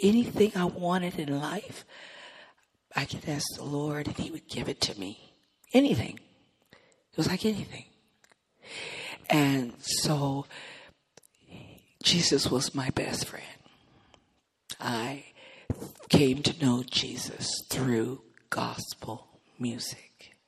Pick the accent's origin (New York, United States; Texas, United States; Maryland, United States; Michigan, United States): Michigan, United States; We were in church, my old church that I grew up in Michigan.